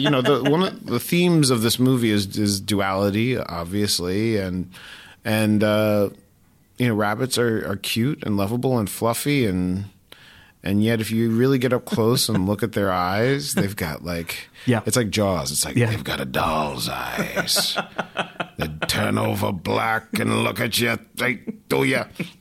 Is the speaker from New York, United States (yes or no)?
yes; New York, United States; I grew up in New York.